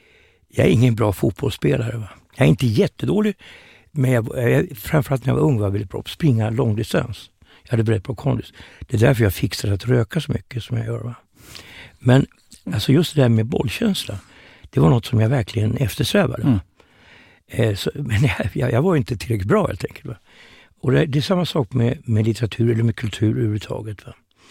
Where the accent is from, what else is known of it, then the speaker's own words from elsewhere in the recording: Norrland, Sweden; Alltså jag är från Norrland.